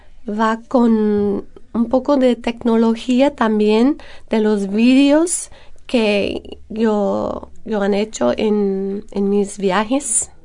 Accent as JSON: {"language": "Spanish", "region": "Louisiana", "country": "United States", "tie": "born or raised there", "second_language": "Spanish", "said": "Porque nací y crecí en Luisiana del Sur, muy cerca del Golfo de México, al lado del río Mississippi."}